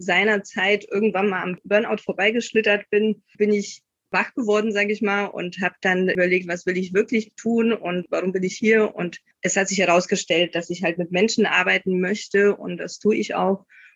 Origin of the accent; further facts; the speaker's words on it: Silesian Voivodeship, Poland; Also ich komme aus Oberschlesien, aus Polen und dort habe ich wirklich schon als Kleinkind immer gezeichnet.